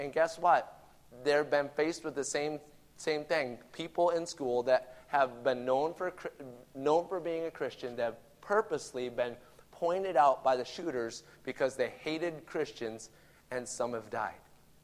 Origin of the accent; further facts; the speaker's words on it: Watertown, Wisconsin, United States; born there; I was born in Watertown, Wisconsin, which actually was where Hunter and Maddie were born